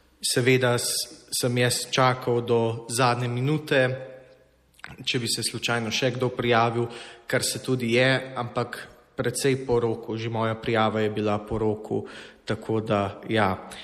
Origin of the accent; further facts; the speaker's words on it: Jesenice, Upper Carniola, Slovenia; now in Graz, Austria; Jaz sem originalno sem iz Slovenije, z Jesenic